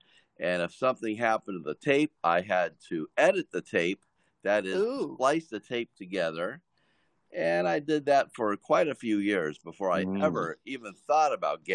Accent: Studio City, California, United States; No, I grew up in California, right here in Studio City in the LA area. Well, Studio City in North Hollywood, borderline.

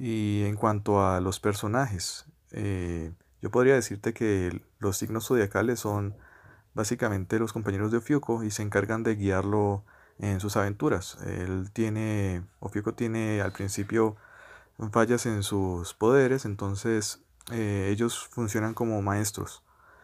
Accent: Cali, Valle del Cauca, Colombia; soy también caleño y actualmente me encuentro trabajando como ilustrador freelance

